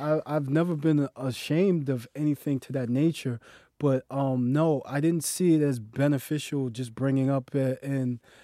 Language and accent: English; New York City, New York, United States; I'm from the Upper West Side, Manhattan, uh-huh. 85th Street.